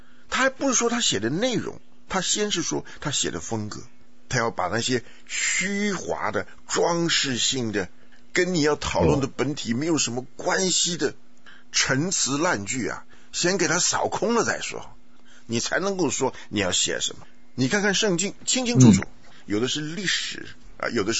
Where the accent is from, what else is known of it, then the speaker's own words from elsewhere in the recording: Taiwan; 我这个从台湾来的土包子